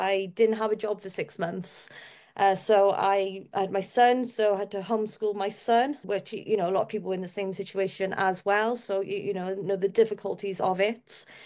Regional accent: Wales, United Kingdom; I'm from South Wales, and I'm a marketer.

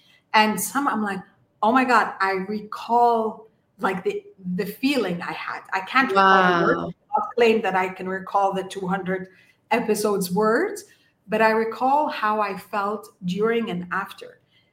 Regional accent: Kuwait; So I went to a British school in Kuwait. I was born and raised in Kuwait. I'm Egyptian. I was born and raised there as an expat.

